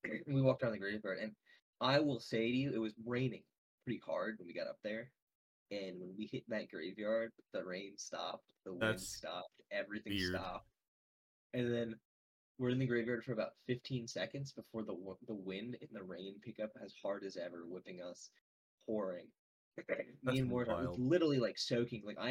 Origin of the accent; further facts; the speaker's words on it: Ireland; I'm Irish. I can probably agree with that.